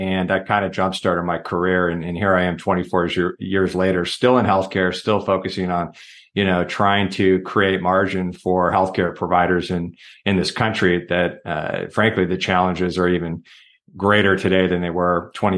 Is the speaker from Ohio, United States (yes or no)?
no; California, United States; also born or lived in Chicago; So I was born in Chicago, raised in Northern California outside of San Francisco.